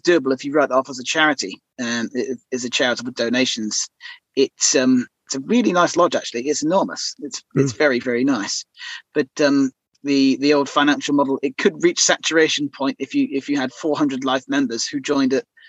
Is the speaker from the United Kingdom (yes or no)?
yes; Weymouth, South West England, United Kingdom; In my hometown of Weymouth, there's some very old lodges there, because it was a Georgian resort town.